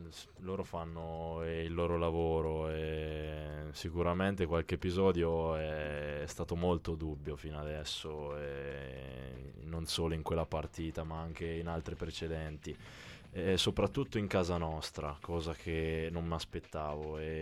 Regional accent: Umbria, Italy; So umbro, dai, tagliatelle e tartufo

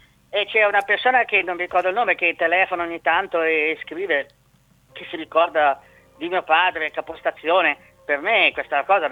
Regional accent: Ancona, Marche, Italy; Sì, sono anconetano.

